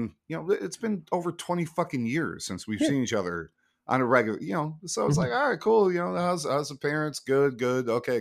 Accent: Sycamore, Illinois, United States; Sycamore is a small town. You know everybody. How the fuck do I not know this guy? And I get there, I'm like, oh my God, you married the guy that I grew literally across the fucking street from.

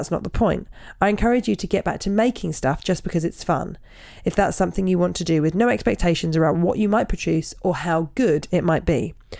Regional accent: Canada; also born or lived in United Kingdom; I'm Canadian and have lived in the UK

